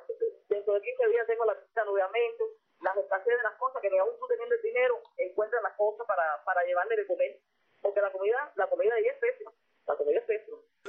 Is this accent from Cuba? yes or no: yes; Cuba; Usted sabe cómo somos nosotros los cubanos, y más en estos barrios, mis casas son todas pegadas una al lado de las otras